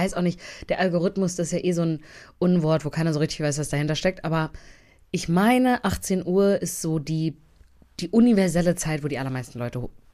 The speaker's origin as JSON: {"language": "German", "region": "Berlin", "country": "Germany", "tie": "born or raised there", "said": "Also ich war auch immer, bin immer im Norden irgendwie gewesen. Ich bin in Pankow aufgewachsen, wohne jetzt auch immer noch da oben im Nordosten."}